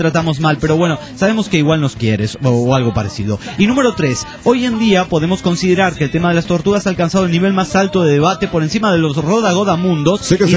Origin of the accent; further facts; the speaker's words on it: Bucaramanga, Santander, Colombia; yo cuando era niño también comí huevo de tortuga en mi ciudad natal, Bucaramanga, Colombia.